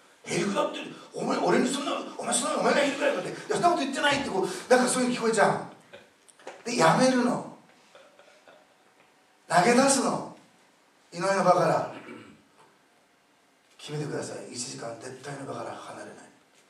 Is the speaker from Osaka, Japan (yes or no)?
yes; Osaka, Japan; 私大阪生まれの大阪さしたの、ね、全然違うんだから